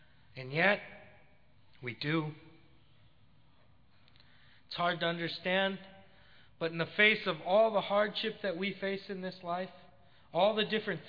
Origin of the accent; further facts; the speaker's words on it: Cloquet, Minnesota, United States; at one of my houses that I grew up in Cloquet, there was a big tree out there.